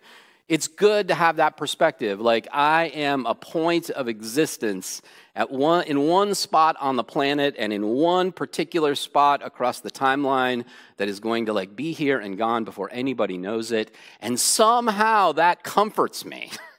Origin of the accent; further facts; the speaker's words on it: California, United States; And I'm like a city kid. I was raised in Southern California. Didn't spend a lot of time in the wilderness growing up.